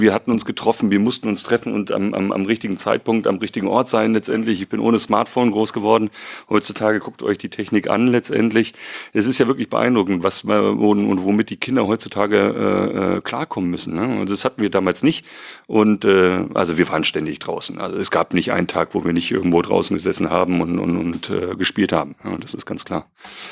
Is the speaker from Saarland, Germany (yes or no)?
no; Leipzig, Saxony, Germany; born there; also born or lived in Hamm; ich bin geboren in Leipzig. Ja, komme also aus einem ganz standardmäßigen Haushalt, Handwerker, mein Vater ist Handwerker, meine Mutter, Familie, wir haben gelebt in Leipzig, sind dann letztendlich hier nach Hamm gezogen